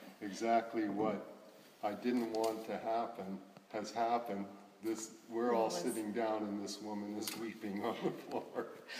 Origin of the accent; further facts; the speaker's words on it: Canada; from Canada.